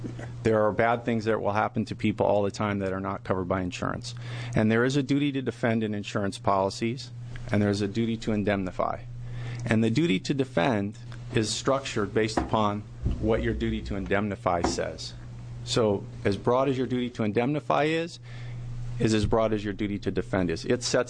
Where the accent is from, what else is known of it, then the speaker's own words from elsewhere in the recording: Portland, Oregon, United States; I grew up in Portland. My parents live here. I, you know, lived in St. John's. I mean, this is my community